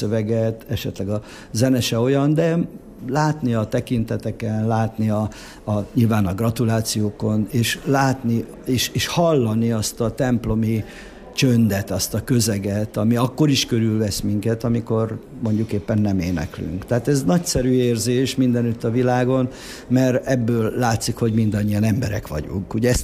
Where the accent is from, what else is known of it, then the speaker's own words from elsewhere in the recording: Homrogd, Borsod-Abaúj-Zemplén, Hungary; Igen, görögkatolikus papok voltak, és hát Homrogdon voltunk, tehát én már oda születtem, ott nevelkedtem, de hát a Konzit már itt jártam